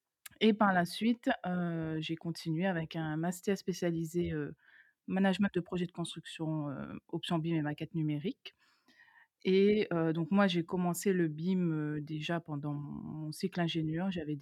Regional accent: Réunion; je suis rayonnaise, je pense qu'on doit l'entendre à mon accent. Donc, je préviens d'avance, tous les R, je ne les prononce pas. Donc

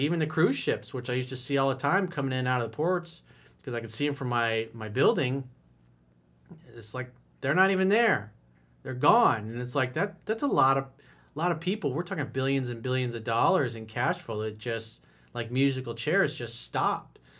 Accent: United States; It's, you know, as an American, it's infuriating to see that.

